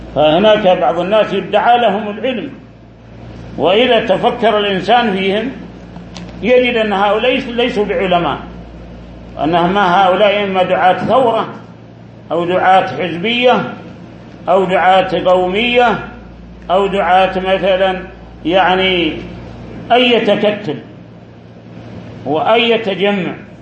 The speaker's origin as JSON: {"language": "Arabic", "country": "Saudi Arabia", "said": "داخل بلادنا السعودية"}